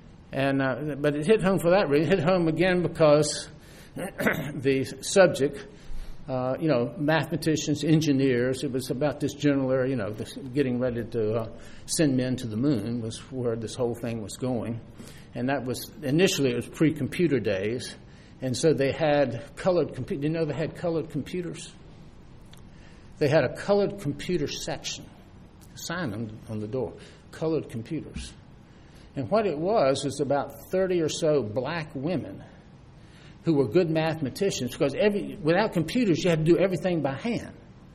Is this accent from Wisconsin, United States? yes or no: no; Newport News, Virginia, United States; Hampton, Virginia is basically my home. I was born and reared in Newport News, Virginia, Newport News and Hampton.